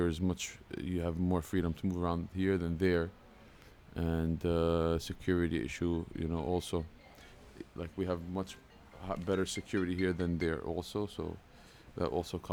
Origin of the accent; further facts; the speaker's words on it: Brooklyn, New York, United States; I was born in Brooklyn, raised most of my childhood, 1991. I come from Palestinian heritage, and my parents were both Palestinian